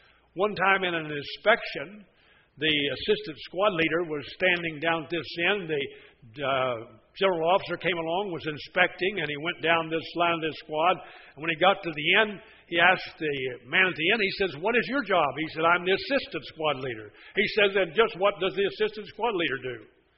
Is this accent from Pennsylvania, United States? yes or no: no; West Virginia, United States; born there; I loved West Virginia. I was born in West Virginia. I about froze to death in West Virginia.